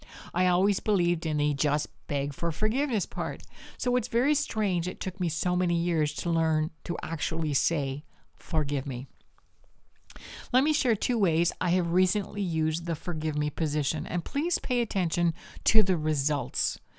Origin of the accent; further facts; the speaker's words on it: Canada; because I'm Canadian.